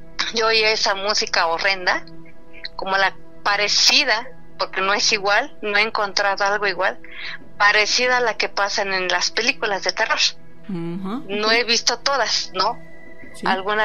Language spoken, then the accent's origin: Spanish; San Miguel de Allende, Guanajuato, Mexico; now in Mexico City, Mexico; porque yo soy de San Miguel Allende, Guanajuato